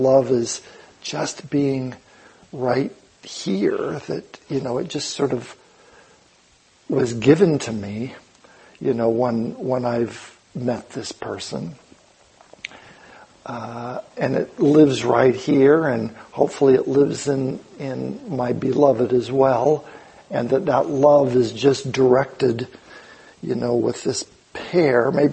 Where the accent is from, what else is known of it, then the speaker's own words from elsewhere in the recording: San Luis Obispo, California, United States; When I think of, you know, my little family in San Luis Obispo, growing up on Sycamore Drive